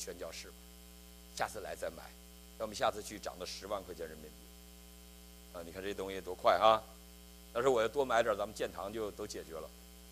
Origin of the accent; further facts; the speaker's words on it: Northeast China, China; 像我们东北人像那个炕桌一样